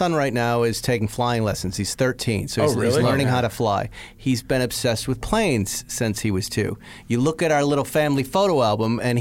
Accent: West Bridgewater, Massachusetts, United States; I would go down to Betancourt Honda in my hometown in West Bridgewater and just stare at the motorcycles

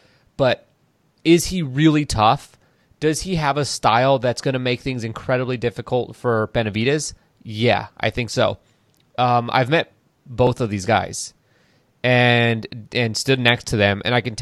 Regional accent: Los Angeles, California, United States; NBA champion for the LA Lakers, my hometown team.

